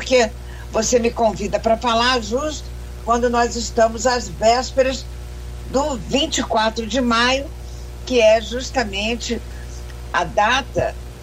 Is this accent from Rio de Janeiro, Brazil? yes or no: yes; Rio de Janeiro, Brazil; born there; now in Brasília, Brazil; eu nasci no Rio de Janeiro, vivo em Brasília, quer dizer, eu não moro, me demoro, mas meu coração está na Amazônia